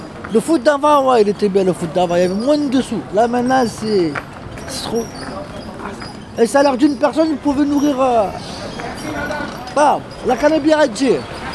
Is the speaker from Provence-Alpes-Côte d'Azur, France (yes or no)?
yes; Marseille, Provence-Alpes-Côte d'Azur, France; je suis marseillais, je suis chez moi, quoi.